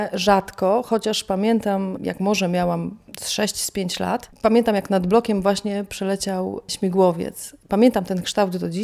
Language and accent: Polish; Dęblin, Lublin Voivodeship, Poland; born there; Na lotnisku urodziłam się w Dęblinie. Ojciec był pilotem wojskowym